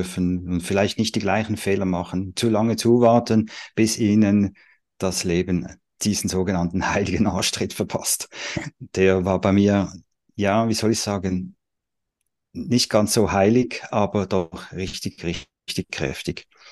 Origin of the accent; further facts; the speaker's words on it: Pfäffikon, Zurich, Switzerland; Ja, ich komme aus Pfäffikon.